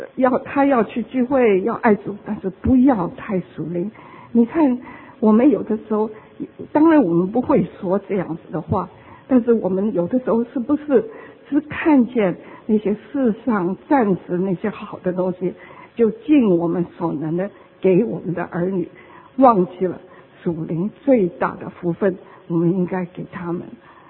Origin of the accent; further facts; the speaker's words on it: China; 我们中国人也是很注重教育